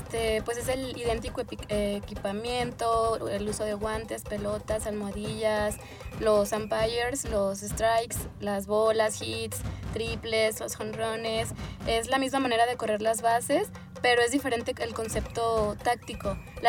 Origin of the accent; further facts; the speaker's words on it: Venezuela; born there; Es que yo nací en Venezuela.